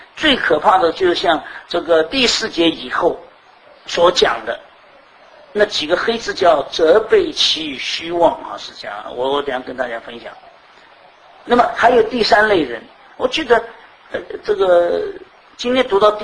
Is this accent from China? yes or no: yes; China; 讲我们中国人应该这样应该那样